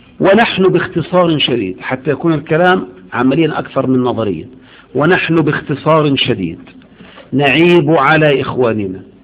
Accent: Egypt; فضل على الواقع عندنا في مصر

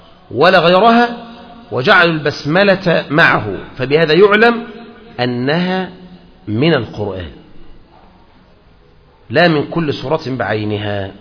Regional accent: Egypt; إحنا عندنا في مصر كان مشهور مسألة الجهر بالبسملة، لأن المذهب الشافعي عندنا هو الأكثر السائد،

